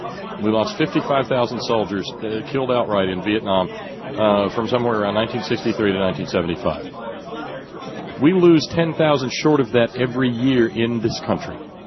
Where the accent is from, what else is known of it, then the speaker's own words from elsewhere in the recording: Alabama, United States; And I was born and raised in Alabama, so understand I'm not standing on the outside criticizing in.